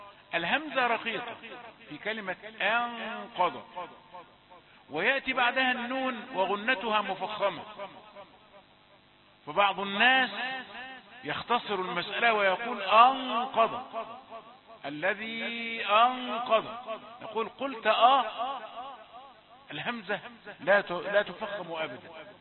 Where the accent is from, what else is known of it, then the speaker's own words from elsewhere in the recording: Egypt; أننا كمصريين جلنا معظمنا ينطق الضاد شديدة